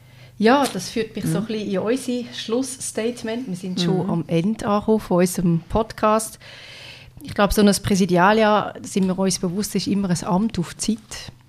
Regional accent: Lucerne, Switzerland; Ich komme aus dem Mittelland zwar, aber wir sind sehr, sehr schnell im Wald. Ich liebe die Wälder, die wir in Luzern haben.

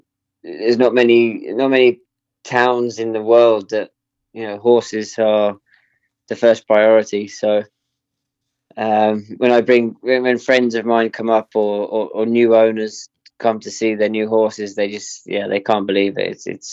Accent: Epsom, South East England, United Kingdom; born there; because I was born in Epsom.

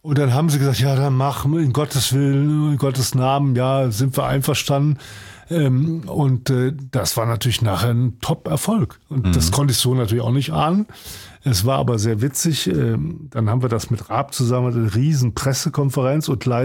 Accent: Cologne, North Rhine-Westphalia, Germany; ich als Kölner musste dafür votieren, dass der Vorentscheid in Düsseldorf ist.

